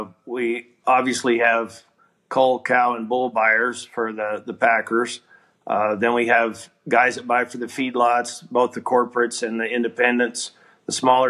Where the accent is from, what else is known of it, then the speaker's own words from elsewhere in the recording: Texas, United States; also born or lived in Colorado; Originally was born and raised in the Texas Panhandle, lived in Colorado for about 25 years and have been back down here for about 3 years